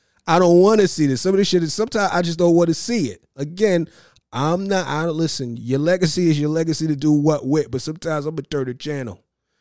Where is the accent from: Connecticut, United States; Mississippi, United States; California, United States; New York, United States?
New York, United States; Queens; I'm from Queens. I ain't gonna go out like that, Blase Skip. You know what I'm saying? I'm Trini.